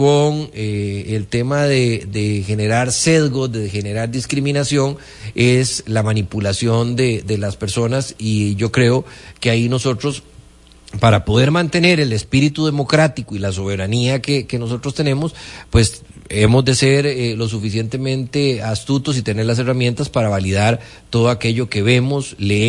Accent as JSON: {"language": "Spanish", "country": "Costa Rica", "said": "que tengamos la posibilidad nosotros como costarricenses de poder buscar"}